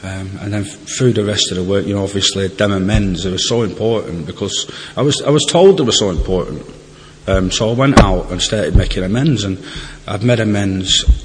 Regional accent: Preston, North West England, United Kingdom; I have an own group in Blackpool, and I'm from Preston, to get that in.

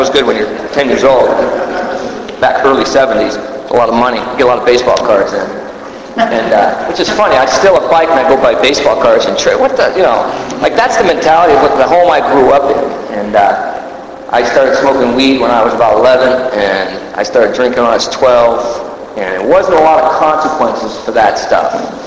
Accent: Stockton, California, United States; I grew up in California. I grew up in a town called Stockton, California.

